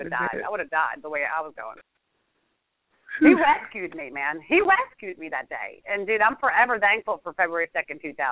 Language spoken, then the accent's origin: English; New Jersey, United States; You know, I'm Italian from New Jersey. You don't just leave your family.